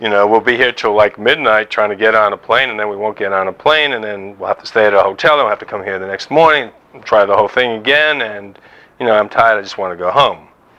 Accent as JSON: {"language": "English", "region": "New York", "country": "United States", "said": "And this little voice inside will go, yeah, but I'm a New Yorker."}